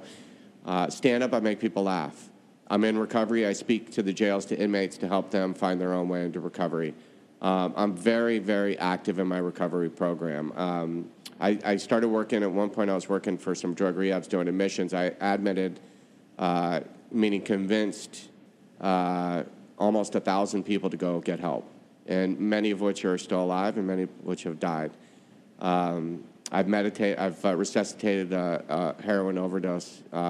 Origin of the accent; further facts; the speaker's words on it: California, United States; The San Francisco Bay Area.